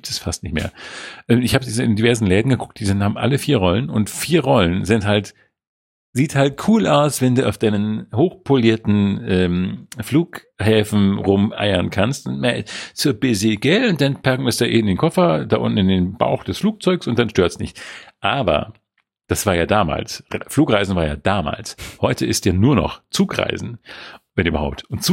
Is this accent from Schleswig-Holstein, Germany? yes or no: yes; Schleswig-Holstein, Germany; als ich mal in meiner Heimat war, in meiner holsteinischen Heimat war